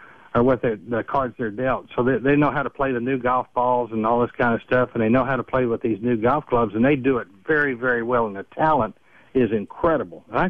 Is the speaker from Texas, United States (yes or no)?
yes; Kerrville, Texas, United States; I grew up in Kerrville, Texas.